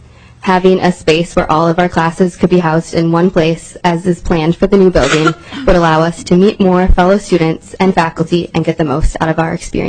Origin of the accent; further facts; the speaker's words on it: Wells, Minnesota, United States; I'm from Wells, Minnesota.